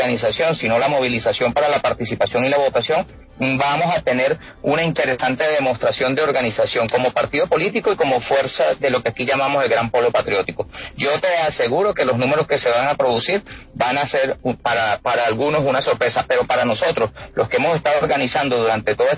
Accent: Venezuela; Mire, yo quiero hablarle como venezolano.

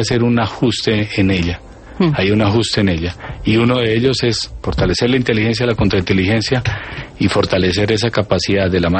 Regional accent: Colombia; yo soy colombiano dispuesto a servir.

